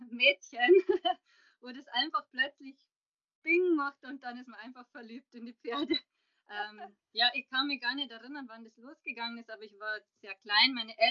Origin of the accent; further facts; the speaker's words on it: Passau, Bavaria, Germany; now in Munich, Germany; bin ursprünglich aus Passau, lebe aber jetzt schon seit 2009 in München und zwar mit meinem Mann und meinen zwei kleinen Kindern.